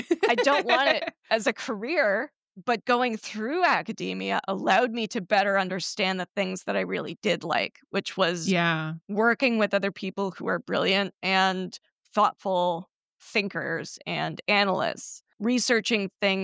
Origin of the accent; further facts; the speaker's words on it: Midwest, United States; I'm from the Midwest, so I have a very like measured cadence.